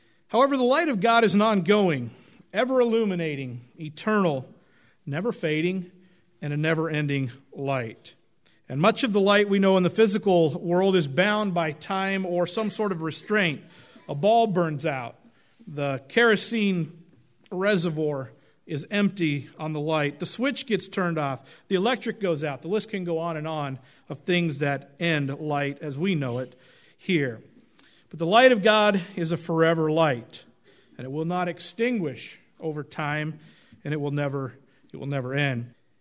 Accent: Oregon, United States; As a boy growing up in Oregon, we would lose electricity at times. We lived a little bit up in out of town

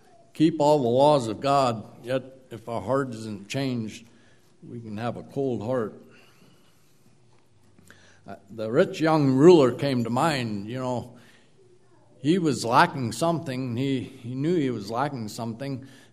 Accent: Missouri, United States; Thinking about stone, I had to think of growing up in Missouri, where I did.

